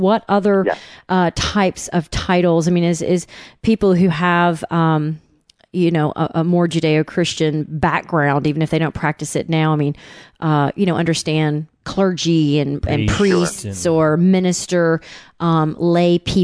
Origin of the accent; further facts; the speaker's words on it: Tennessee, United States; Well, I'm from Tennessee originally